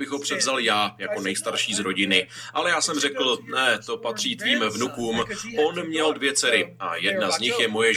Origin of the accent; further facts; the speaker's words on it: United States; Já jsem Američan